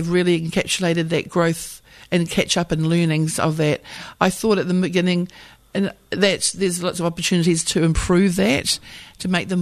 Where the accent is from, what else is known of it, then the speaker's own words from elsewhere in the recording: Auckland, New Zealand; now in Port Waikato, New Zealand; I've always grown up in business. I'm from West Auckland. Came to Franklin, which now morphed into Waikato. Absolutely love the place. I feel like it's my home. We live as I said, Port Waikato in the Rawa.